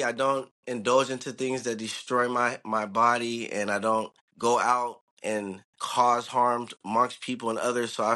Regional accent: San Jose, California, United States; now in Sacramento, United States; I'm from South San Jose, Northern California, mm-hmm. born and raised. So mm-hmm. I moved out here now. I relocated out here in Sacramento.

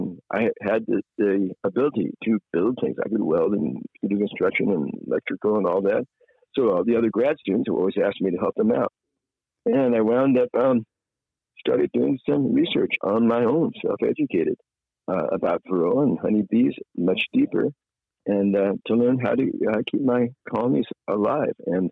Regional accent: Newport Beach, California, United States; I grew up in Southern California back before it was houses. My area was, farmland back then in Newport Beach, California, ranch land and orange groves.

